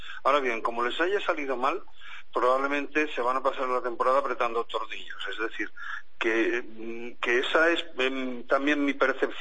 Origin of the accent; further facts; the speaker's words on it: Spain; como español y como aficionado